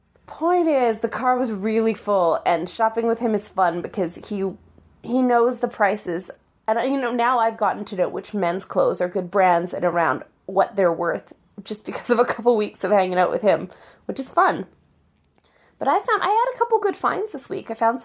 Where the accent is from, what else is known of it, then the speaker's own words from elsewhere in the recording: Edmonton, Alberta, Canada; I know it's July, but, you know, I'm from Edmonton.